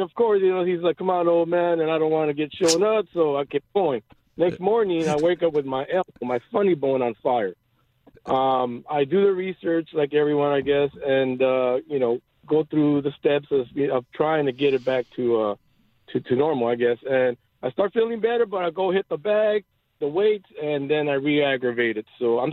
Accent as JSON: {"language": "English", "town": "Los Angeles", "region": "California", "country": "United States", "tie": "born or raised there", "said": "I grew up in L.A."}